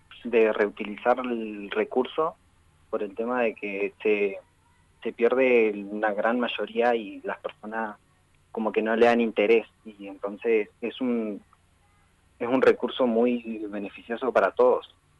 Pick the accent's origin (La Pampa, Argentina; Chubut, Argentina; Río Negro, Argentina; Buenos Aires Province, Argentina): Río Negro, Argentina; Maquinchao; No, no, de Maquinchao del pueblo nomás.